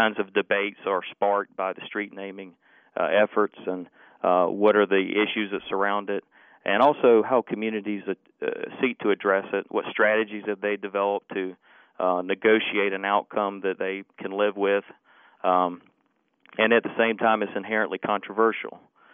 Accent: the South, United States; And as a Southerner, I immediately thought, how in the world did this happen? I'd grown up as a white Southerner, seeing a lot of Confederate monuments, Civil War battlefields

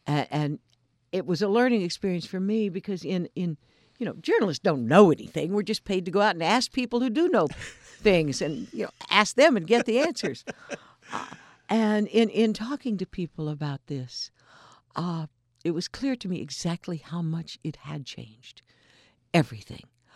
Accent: Houston, Texas, United States; okay, I'm from Houston. When Hurricane Harvey hit my hometown, I did not turn on NPR

